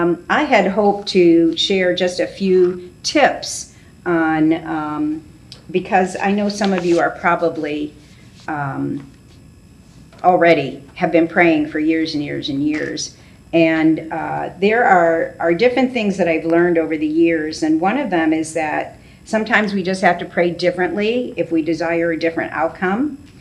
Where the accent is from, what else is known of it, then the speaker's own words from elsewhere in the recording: Chicago, Illinois, United States; And I'm from Chicago, Moody's in Chicago, so there was like that connection.